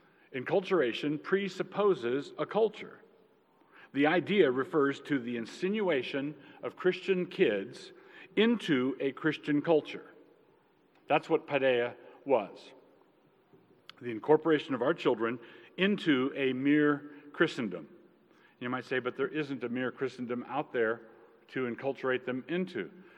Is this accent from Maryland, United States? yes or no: yes; Annapolis, Maryland, United States; I grew up in Annapolis, Maryland.